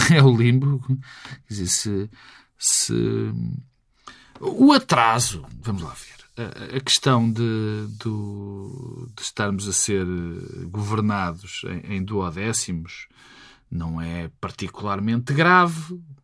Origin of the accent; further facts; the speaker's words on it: Portugal; eu agradeço como português